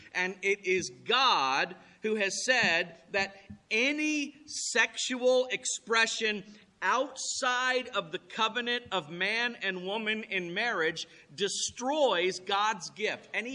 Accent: Florida, United States; I grew up in Florida, and fishing is just a part of your life if you grew up in Florida.

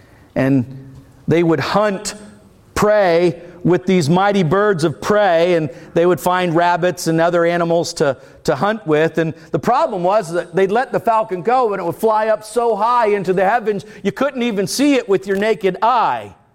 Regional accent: Cocoa, Florida, United States; When I was a boy growing up in Cocoa, Florida, I went to Saturn Elementary School.

